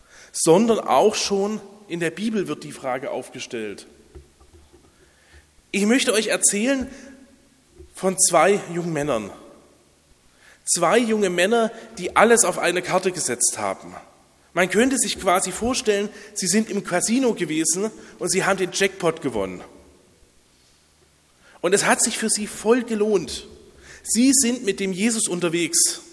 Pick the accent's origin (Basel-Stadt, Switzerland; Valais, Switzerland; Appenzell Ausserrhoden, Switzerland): Basel-Stadt, Switzerland; Basel; Wie alle schon gehört habt, komme ich aus Basel